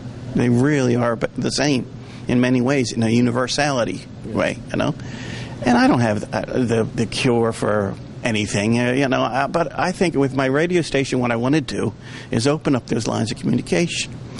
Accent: Baltimore, Maryland, United States; also born or lived in Northern Ireland; I'm from Baltimore, but I lived in Northern Ireland for 10 years.

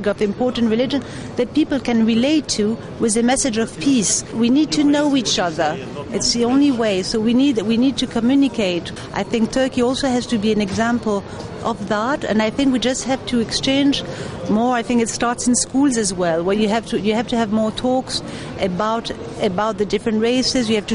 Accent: Switzerland; also born or lived in Italy / Hong Kong / Bali; now in England, United Kingdom; I'm multicultural myself. I'm from Switzerland, from Italy. I live in England. I used to live in Hong Kong, Bali

